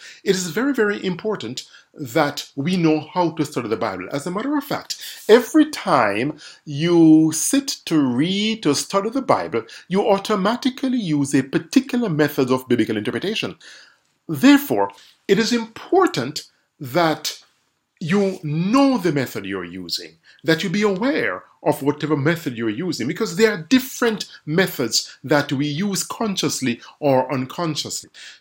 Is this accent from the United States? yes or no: no; Jamaica; accent: Jamaican; from my accent, you can tell that I'm Jamaican. I grew up in Jamaica, studied at Northern Caribbean University